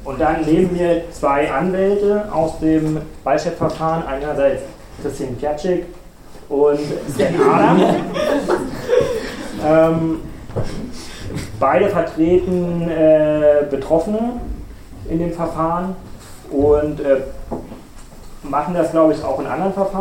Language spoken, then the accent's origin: German; Saxony, Germany; ich bin nicht aus Thüringen, ich bin aus Sachsen in dem Fall.